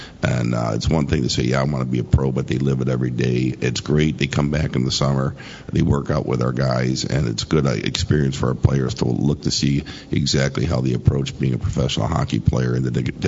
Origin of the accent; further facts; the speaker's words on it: Detroit, Michigan, United States; I grew up in the Detroit area as well, and I grew up collegiate hockey-wise in the CCHA.